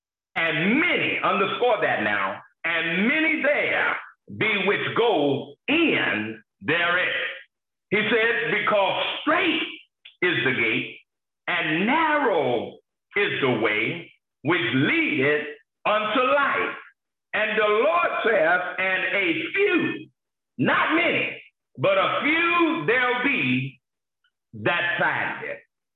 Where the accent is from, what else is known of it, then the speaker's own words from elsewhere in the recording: Gary, Indiana, United States; If I wanted to go from my hometown in Gary, Indiana, home of … right next door to Chicago